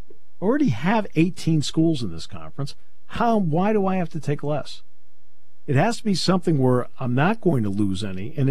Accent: New England, United States; I think everybody knows I grew up in New England.

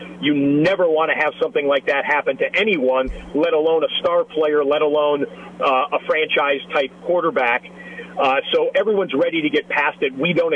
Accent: Michigan, United States; I grew up in Michigan.

